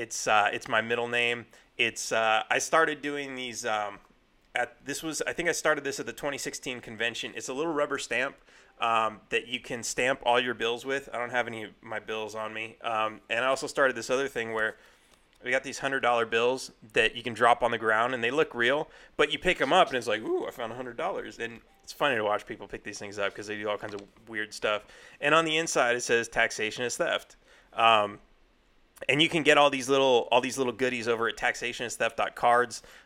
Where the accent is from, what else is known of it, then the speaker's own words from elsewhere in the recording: California, United States; moved away as an adult; I grew up in California, and I was exposed to mostly Democrat rhetoric. It's a blue state. When I was maybe in my late 20s, I moved to Texas, which is a red state